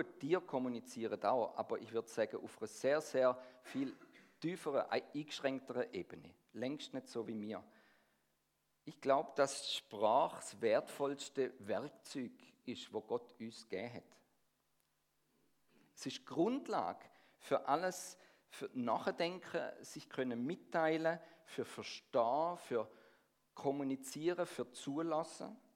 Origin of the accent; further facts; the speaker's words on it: Baden-Württemberg, Germany; accent: Swabian; mit meiner Frau aus der Ostschweiz und ich aus dem Schwäbischen, aus der Gegend von Stuttgart. Unsere zwei Dialekte haben sich schön aufeinander zubewegt und das hat gut funktioniert. Und dann sind wir vor 8 Jahren da nach Biel gezügelt.